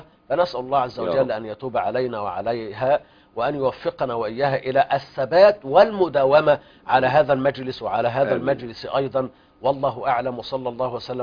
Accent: Egypt; أو كمجمع البحوث الإسلامية عندنا في مصر، وكذلك في دار الإفتاء المصرية وغيرها.

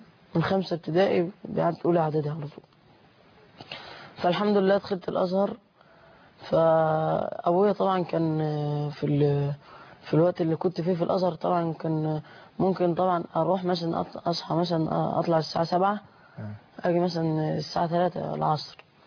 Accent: Kafr el-Sheikh, Kafr El Sheikh Governorate, Egypt; انا من كفر الشيخ

